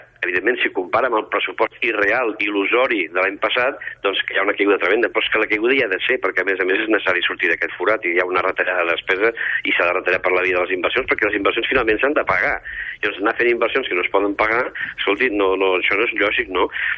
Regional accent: Catalonia, Spain; com a català

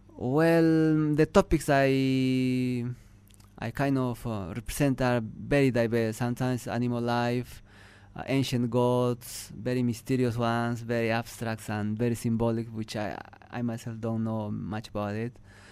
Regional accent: Peru; English is a second language; Yes, I have seen mime once in my hometown. There was a theater festival. I'm from a remote village in Peru, in the highlands, and that was a kind of major event.

